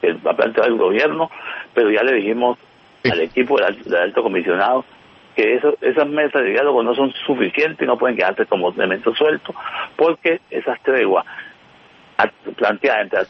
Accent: Buenaventura, Valle del Cauca, Colombia; como el Buenaventura en el cual yo nací y crecí en Buenaventura.

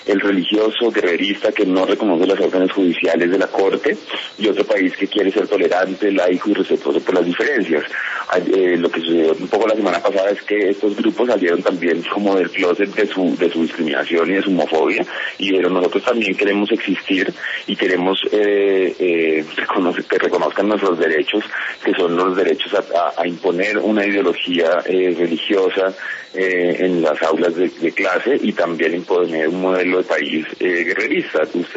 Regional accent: Colombia; De España, pero yo soy colombiano.

